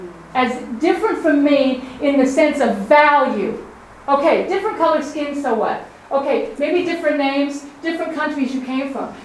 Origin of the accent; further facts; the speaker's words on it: United States; now in Australia; I can look okay, because look at me. Open my mouth. Oh, Americ